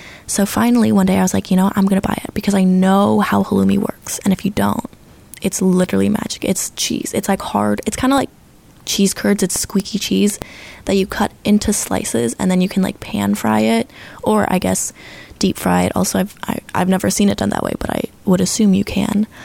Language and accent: English; Cleveland, Ohio, United States; I'm from Ohio, which I know everyone hates on, but I kind of love it. I'm from Cleveland, though, so that's the only good part.